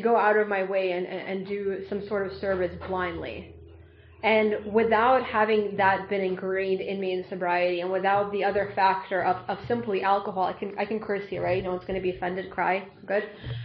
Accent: Russia; So growing up in Russia, I only knew two things

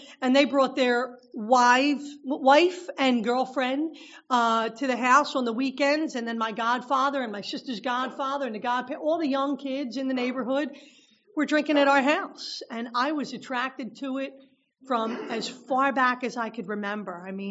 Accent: Philadelphia, Pennsylvania, United States; I was born and raised in South Philly my whole entire life. I come from a long line of longshoremen and a long line of drinkers.

